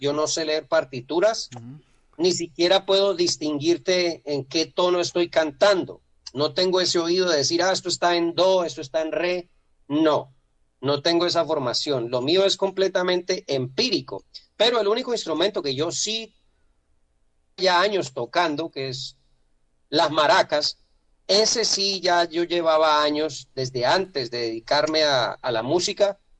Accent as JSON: {"language": "Spanish", "town": "Cali", "region": "Valle del Cauca", "country": "Colombia", "said": "Eso fue un cambio brutal para mí como caleño. Pasar de un clima caliente a una altura pues casi que al nivel del mar."}